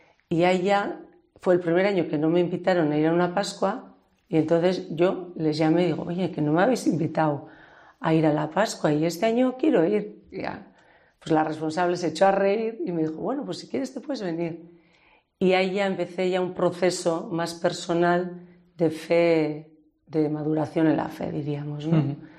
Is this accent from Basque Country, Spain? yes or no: yes; Deba, Basque Country, Spain; Yo provengo de Deva, y en Deva no había nada para los jóvenes.